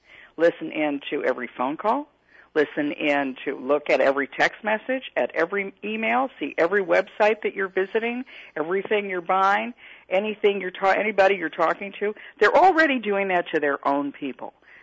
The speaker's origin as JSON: {"language": "English", "region": "New York", "country": "United States", "said": "And I want to point out, I'm from New York. I'm not a Washingtonian."}